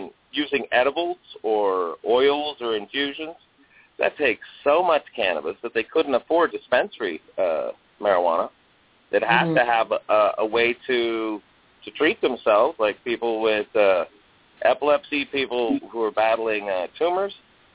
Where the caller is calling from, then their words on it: Chandler, Arizona, United States; I'm calling you from Chandler right now.